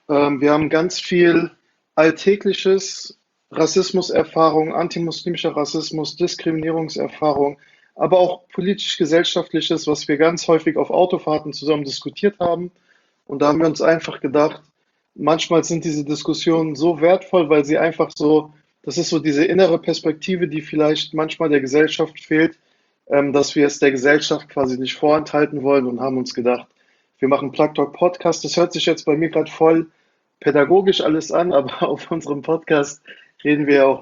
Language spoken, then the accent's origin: German; Frankfurt, Hesse, Germany; ich bin selber in Frankfurt aufgewachsen